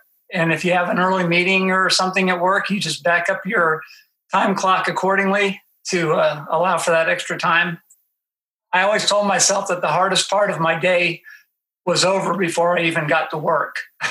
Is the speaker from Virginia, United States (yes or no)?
yes; Norfolk, Virginia, United States; born there; now in Georgia, United States; I was born in Norfolk, Virginia. I was a Navy brat, so we moved every 3 years.